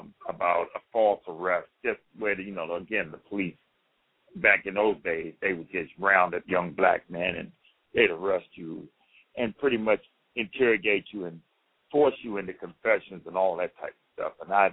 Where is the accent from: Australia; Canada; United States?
United States; Washington, District of Columbia; I was born here in Washington, D.C. I came up during the Civil Rights Movement, so I had an opportunity to understand a little bit of the racial tensions in America and how that affected me. Grew up in a big family, 10 of us.